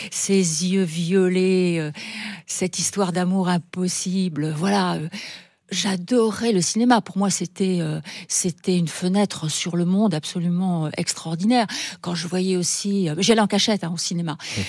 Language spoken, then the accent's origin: French; Chichaoua, Marrakesh-Safi, Morocco; C'était pour moi le paradis. Les cigognes arrivaient en hiver pour venir chez moi à Chichawa retrouver un peu de chaleur.